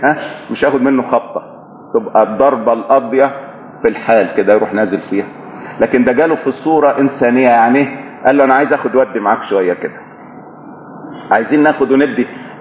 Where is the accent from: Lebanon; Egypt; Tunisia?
Egypt; دايما يستخدموا الكلمة دي عندنا في مصر